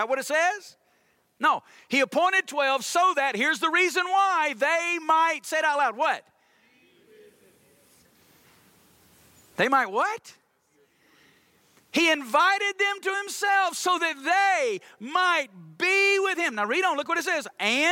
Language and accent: English; Alabama, United States; now in Las Vegas, United States; I grew up in Alabama. In Alabama, you don't go to Las Vegas.